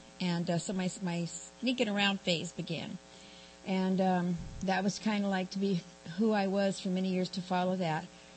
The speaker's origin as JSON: {"language": "English", "town": "San Diego", "region": "California", "country": "United States", "tie": "born or raised there", "also_born_or_lived": "Texas", "said": "I was born in Texas, but we moved here to San Diego when I was about 3."}